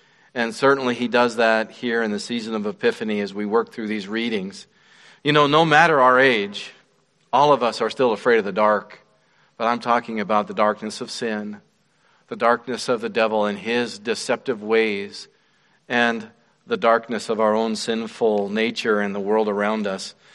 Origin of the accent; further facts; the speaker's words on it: Wyoming, United States; Where I was raised in Wyoming, there were people living on the north side of Snow King, right in town